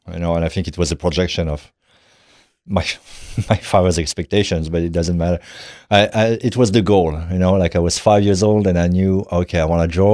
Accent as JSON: {"language": "English", "region": "Grand Est", "country": "France", "said": "My parents were very proletarian. I come from Champagne. My father was working in vines."}